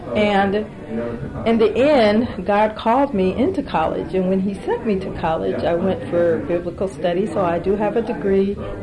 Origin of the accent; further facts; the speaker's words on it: Syracuse, New York, United States; I grew up in New York, Syracuse, New York, upstate area, and my parents kind of moved there to get away from the South.